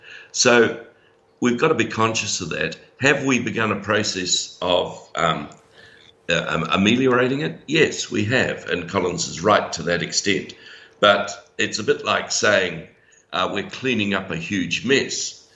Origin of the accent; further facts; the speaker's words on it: Hamilton, Waikato, New Zealand; Well, I grew up in Kirikiriroa, and it's always got a bit of a pull.